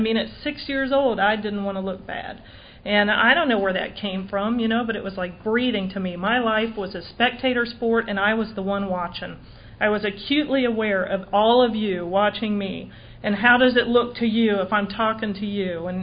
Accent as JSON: {"language": "English", "town": "Oxford", "region": "Ohio", "country": "United States", "tie": "born or raised there", "said": "I grew up in Oxford, Ohio, where that's Miami of Ohio."}